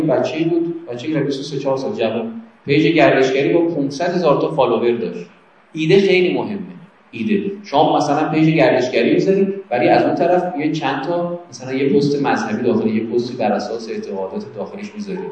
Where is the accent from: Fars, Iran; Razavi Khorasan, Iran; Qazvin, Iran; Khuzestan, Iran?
Qazvin, Iran; ما مال قزوین هستیم از قزوین اومدیم نمایشگاه